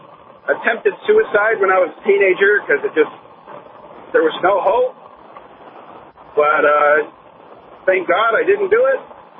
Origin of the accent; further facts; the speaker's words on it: San Diego, California, United States; I grew up in San Diego in a broken home, lots of drugs.